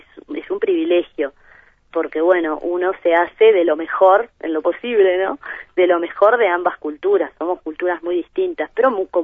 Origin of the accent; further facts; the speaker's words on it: Italy; Spanish is a second language; now in France; Sí, sigo siendo italiana, incluso en Francia sigo siendo italiana.